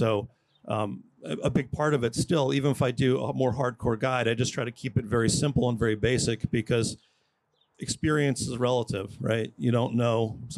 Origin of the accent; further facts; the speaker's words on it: East Coast, United States; moved away; I'm not a West Coast native. I'm originally from the East Coast. And coming out here about 10 years ago now